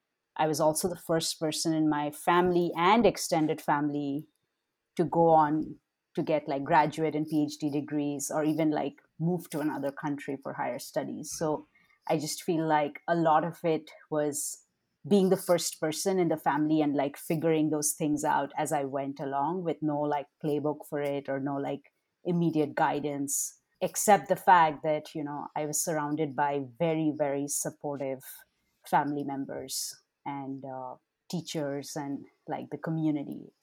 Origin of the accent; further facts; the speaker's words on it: Kolkata, West Bengal, India; moved away as an adult; also born or lived in Bangalore, India; now in United States; I'm originally from India. I grew up in Kolkata, which is on the eastern part of India. I was born there. I lived there, grew up there up until college. And only after finishing college, I moved to Bangalore